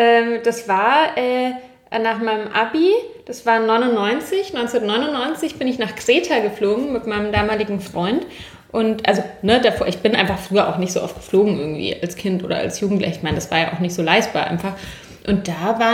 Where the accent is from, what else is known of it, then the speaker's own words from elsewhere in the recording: Munich, Bavaria, Germany; ich bin ja in München aufgewachsen